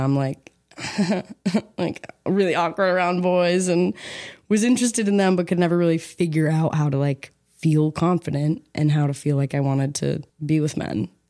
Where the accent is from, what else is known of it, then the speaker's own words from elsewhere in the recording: Boston, Massachusetts, United States; now in Los Angeles, United States; I tell people I'm from Boston, but I feel like I grew up when I came to LA and came to college